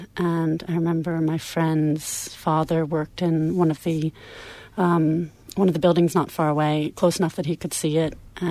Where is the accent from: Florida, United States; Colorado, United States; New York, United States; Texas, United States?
New York, United States; New York City; I'm originally from New York City and downtown New York, not too far from where the World Trade Centers were. I grew up in Greenwich Village.